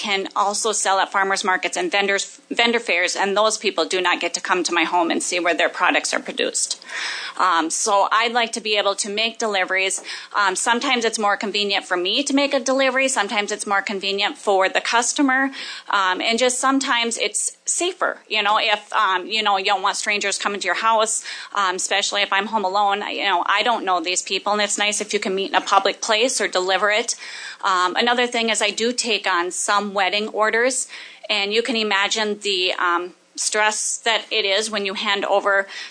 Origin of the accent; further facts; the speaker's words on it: Watertown, South Dakota, United States; from Watertown, and I own and operate a home bakery called Dre's Desserts